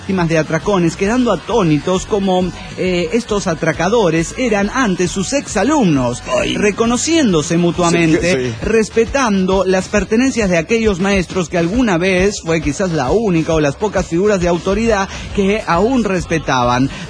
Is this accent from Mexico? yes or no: yes; Mexico; sale Calderón, sí, el güey que trabaja de presidente en mi país